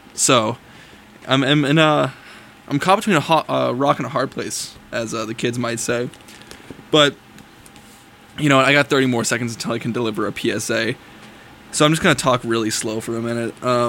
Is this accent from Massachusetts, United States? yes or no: yes; Medford, Massachusetts, United States; I'm not from Boston. I'm from Medford. Close enough.